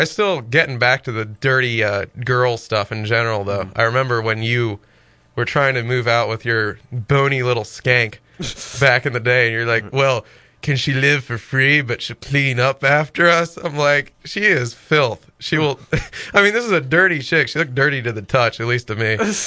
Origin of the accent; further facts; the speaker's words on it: Ireland; I'm Irish. What do you want?